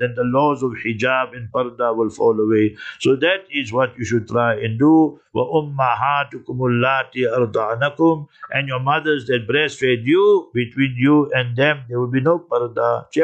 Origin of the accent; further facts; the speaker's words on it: Lenasia, Gauteng, South Africa; Once you enter your home, my home now is Lanesia, right?